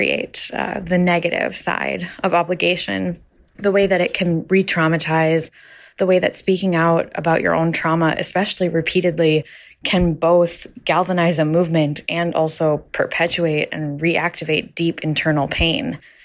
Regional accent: Saint Paul, Minnesota, United States; I'm from St. Paul, Minnesota.

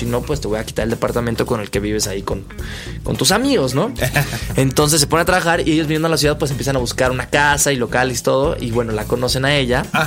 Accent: northern Mexico, Mexico; Yo soy uno de ellos, pero yo, a diferencia de ellos, yo no soy el clásico norteño, si así lo quieren ver.

